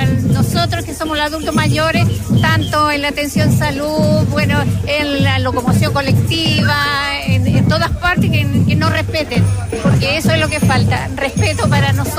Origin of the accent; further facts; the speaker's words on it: Valparaíso, Chile; Soy de Cerro Barón, Rodelillo.